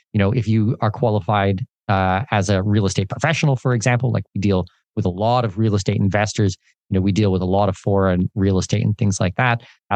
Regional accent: Canada; I'm a Canadian citizen.

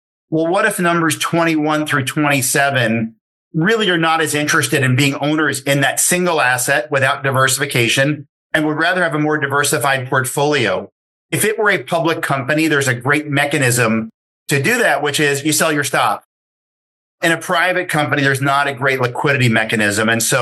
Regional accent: New York City, New York, United States; I was raised in New York City, but a vast majority of our investing is not in New York City.

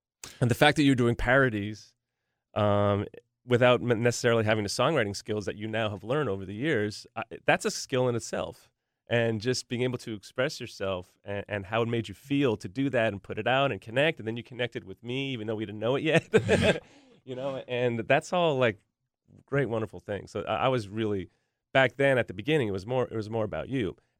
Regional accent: Canada; now in Nashville, United States; You know, I grew up in Canada, moved to Nashville

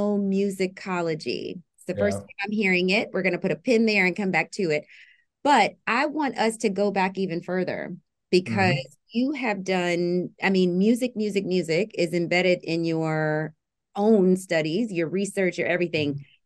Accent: Alton, Illinois, United States; who is from my hometown

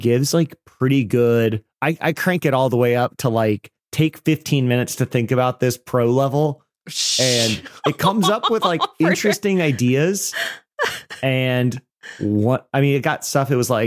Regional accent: Texas, United States; born there; Same, but I was born in Texas, but I don't believe in Texas chili where it's just meat.

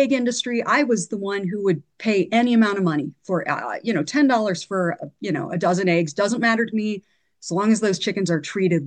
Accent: Ohio, United States; My story is I grew up in Amish country in rural Ohio. My dad worked in a factory. My mom was a homemaker.

